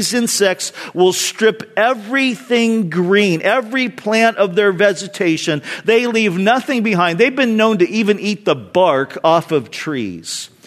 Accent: California, United States; When I was growing up in Orange County, my friends and I, in my neighborhood where I lived, we liked to play cowboys and Indians when we were young.

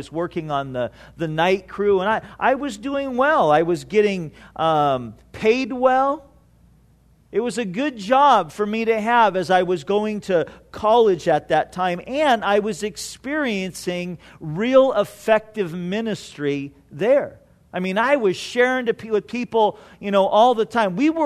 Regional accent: California, United States; I grew up in Orange County and I had never been down here.

